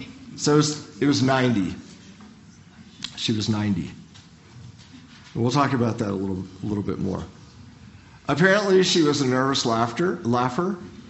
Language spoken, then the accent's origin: English; Ohio, United States; I'm from Ohio.